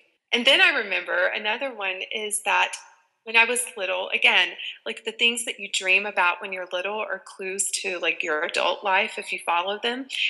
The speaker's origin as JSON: {"language": "English", "region": "Deep South", "country": "United States", "tie": "born or raised there", "said": "I grew up in the Deep South, and I grew up in a religion called Pentecostal Holiness."}